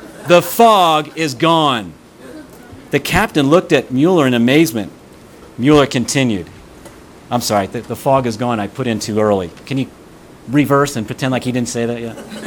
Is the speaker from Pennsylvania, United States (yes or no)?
yes; Philadelphia, Pennsylvania, United States; Since I'm from Philadelphia, I'll read about Philadelphia.